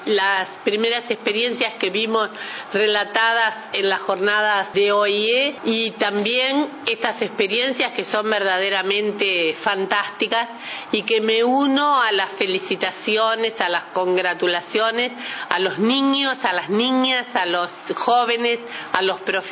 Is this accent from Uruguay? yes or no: yes; Uruguay; muchas gracias como uruguaya